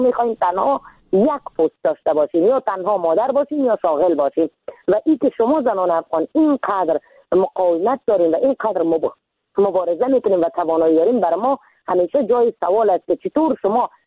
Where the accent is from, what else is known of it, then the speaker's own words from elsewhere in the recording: Iran; ما در سال 1364 در کشور ایران به دنیا آمدم،